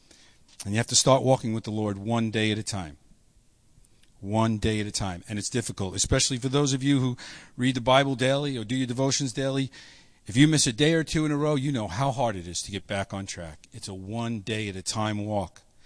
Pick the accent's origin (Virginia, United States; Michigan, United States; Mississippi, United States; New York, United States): New York, United States; accent: New York; Be tolerant of my New York accent, please. I'll try to hide it as much as I can.